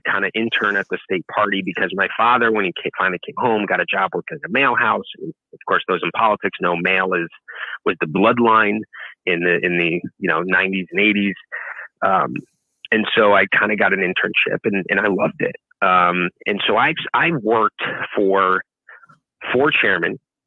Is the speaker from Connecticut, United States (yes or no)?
yes; Derby, Connecticut, United States; So yeah, I was born and raised in Derby, Connecticut. For those that out in your neck of the woods, just kind of a smaller version of Norwich.